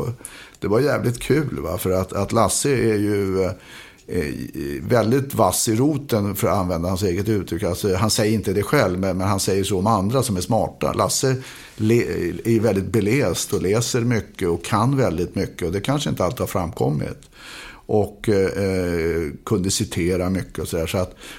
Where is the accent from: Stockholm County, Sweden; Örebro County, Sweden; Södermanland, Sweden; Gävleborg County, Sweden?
Stockholm County, Sweden; Hökarängen; jag var nog rätt klen när jag var liten, och i Hökarängen, eftersom de var så jäkla mycket ungar hela tiden